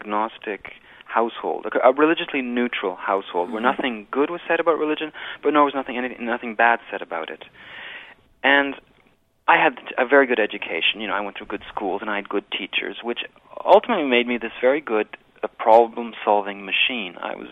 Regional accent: Quebec, Canada; I must tell you, I'm from Quebec

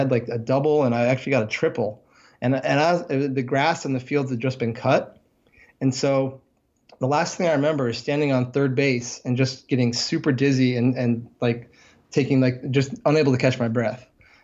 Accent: Vermont, United States; I'm from Vermont, so I'm also from the Northeast.

